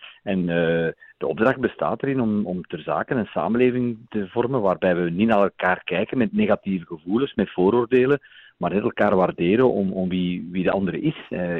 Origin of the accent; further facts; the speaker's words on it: Mechelen, Flanders, Belgium; Dat is eigenlijk iets waar we als Mechelaars heel trots mogen op zijn.